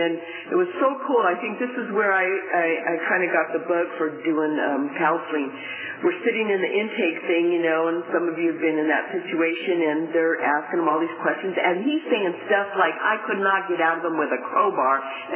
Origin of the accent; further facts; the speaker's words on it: Venice, California, United States; I grew up in Venice, went to Venice High School.